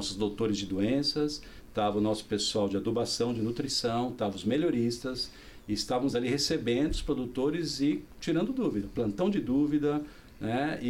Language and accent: Portuguese; São Paulo, Brazil; Eu sou urbano, eu sou de São Paulo, capital.